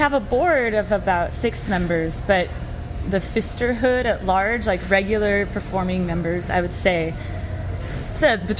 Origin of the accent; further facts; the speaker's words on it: Phoenix, Arizona, United States; now in Tucson, United States; I'm originally from Phoenix.